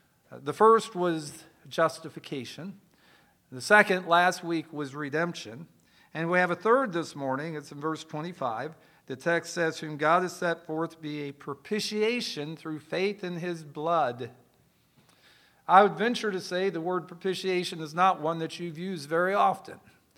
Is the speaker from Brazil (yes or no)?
no; United States; Just understand I'm American. I make no apology for it. I talk like an American.